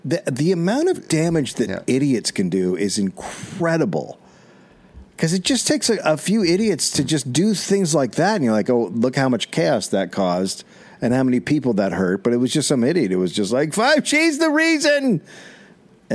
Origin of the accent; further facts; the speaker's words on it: United States; and I, as an American, I envy it.